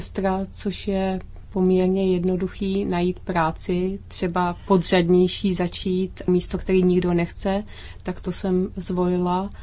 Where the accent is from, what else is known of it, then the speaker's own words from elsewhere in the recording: Finland; Czech is a second language; jsem z Evropy